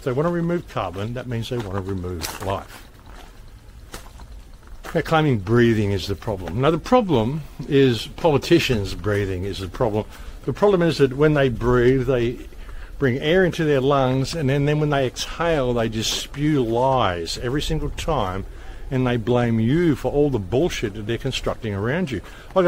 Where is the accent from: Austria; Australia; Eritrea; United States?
Australia; Adelaide, South Australia; But when I come from Adelaide, I was born in Adelaide.